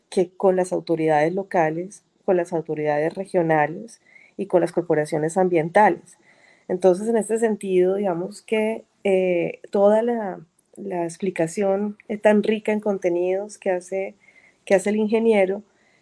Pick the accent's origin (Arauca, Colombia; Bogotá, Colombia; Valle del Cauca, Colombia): Bogotá, Colombia; Como podrán darse cuenta, yo soy bogotana, familia santandereana